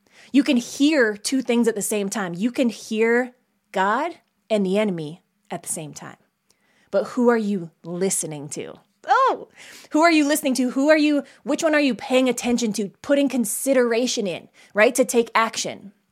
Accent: Canada; also born or lived in Arizona, United States; I left my life in Arizona. I was 2 weeks away from extending my visa. I'm Canadian.

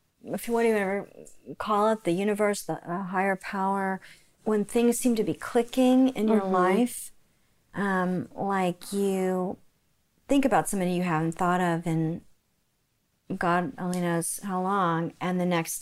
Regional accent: Oklahoma City, Oklahoma, United States; because I grew up in Oklahoma City

